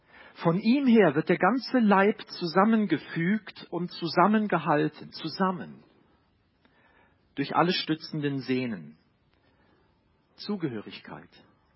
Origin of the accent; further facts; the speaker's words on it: North Rhine-Westphalia, Germany; Ich bin in der Nähe von Köln aufgewachsen.